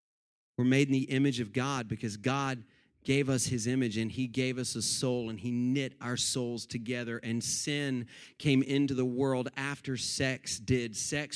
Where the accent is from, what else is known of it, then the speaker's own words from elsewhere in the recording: Tallahassee, Florida, United States; He was arrested in Tallahassee, Florida, my hometown. In fact, my best friend's dad growing up was one of the arresting officers on that case.